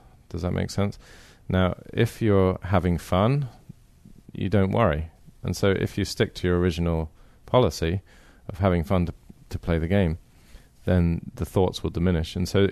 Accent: South West England, United Kingdom; now in San Francisco, United States; Well, I come from England, Cornwall

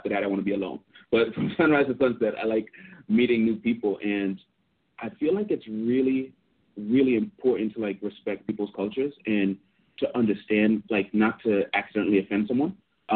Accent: Aruba; I grew up in Aruba, right? A super small island.

